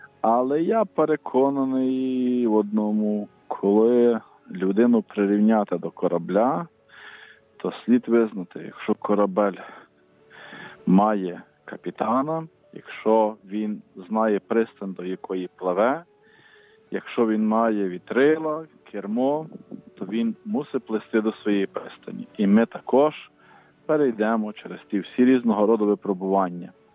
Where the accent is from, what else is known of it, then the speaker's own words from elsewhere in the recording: Dora, Ivano-Frankivsk Oblast, Ukraine; то я їду на мої рідні сторони, мою рідну Дору, там навіваюся споминами